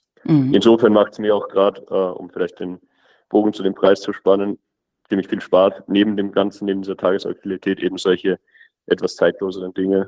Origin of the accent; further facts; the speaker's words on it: Vienna, Austria; Ich bin aus Österreich, da in der Nähe von Wien.